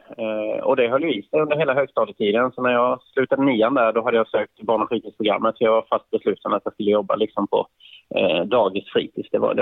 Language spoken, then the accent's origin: Swedish; Karlskrona, Blekinge, Sweden; Född och uppvuxen i Karlskrona.